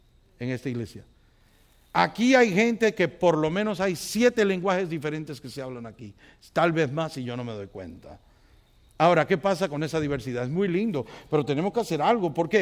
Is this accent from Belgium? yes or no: no; Puerto Rico; Yo soy boricua.